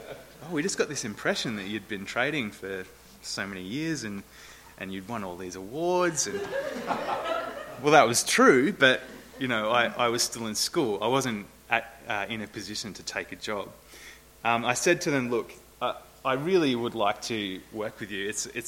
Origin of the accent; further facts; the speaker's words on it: Tasmania, Australia; now in Hobart, Australia; I'm from the Northwest Coast. I moved down to Hobart about 10 years ago for work.